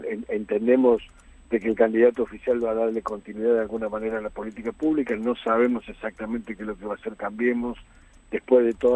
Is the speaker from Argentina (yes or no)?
yes; Argentina; la política exprese las demandas que tenemos todos como argentinos